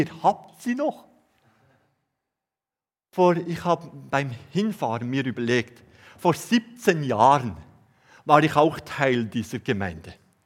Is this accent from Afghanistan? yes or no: no; Bern, Switzerland; zu euch komme aus Bern, möchte ich euch bitten, betet auch für die Bundesräte. Die laufen bei uns in Bern frei herum.